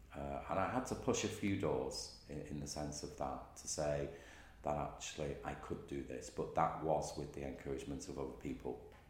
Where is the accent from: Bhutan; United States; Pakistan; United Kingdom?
United Kingdom; born there; because I'm British born, my name, it sounds very English, and that people would not always recognise that there was someone of colour in the room.